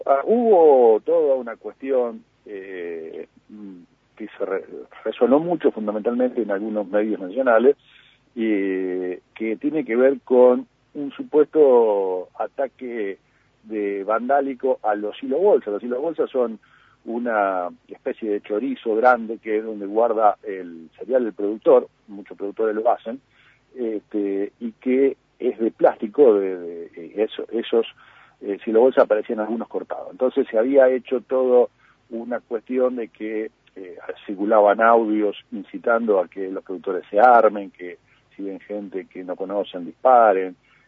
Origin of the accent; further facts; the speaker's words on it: Pergamino, Buenos Aires Province, Argentina; yo soy de Pergamino.